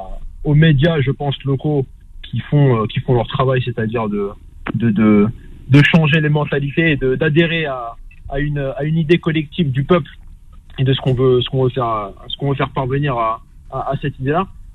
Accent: Morocco; Moi, je suis marocain d'origine et de nationalité.

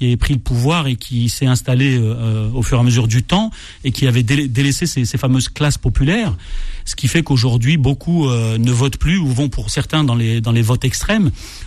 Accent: France; Je suis un Français lambda

